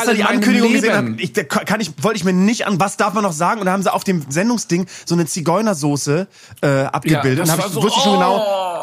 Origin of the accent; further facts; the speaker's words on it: Bremen, Germany; als Bremer